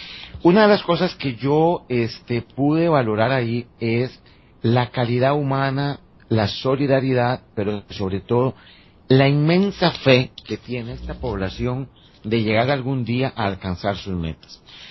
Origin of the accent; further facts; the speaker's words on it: Costa Rica; yo entiendo como costarricense